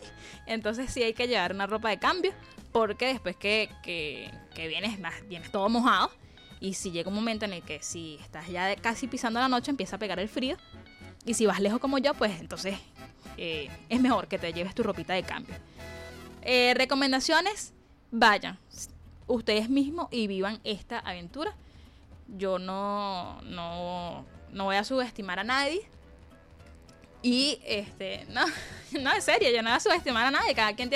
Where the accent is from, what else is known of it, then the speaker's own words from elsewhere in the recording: Caucagüita, Miranda, Venezuela; El municipio de Sucre está compuesto por 5 parroquias, entre ellas está Caucahuita, que es de donde vengo yo.